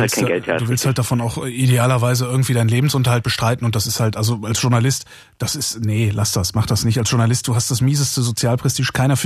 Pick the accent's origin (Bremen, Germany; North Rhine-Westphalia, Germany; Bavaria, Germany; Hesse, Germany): North Rhine-Westphalia, Germany; Cologne; also ich komme ja aus Köln, in meinem alten Bezirk in Sülz